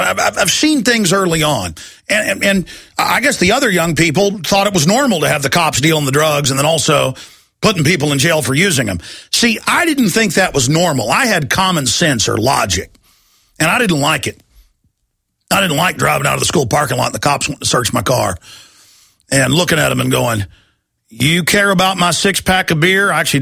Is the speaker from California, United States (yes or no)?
no; Rockwall, Texas, United States; also born or lived in Austin; You know, I grew up in Rockwall, Texas. My last few years of high school were here in Austin.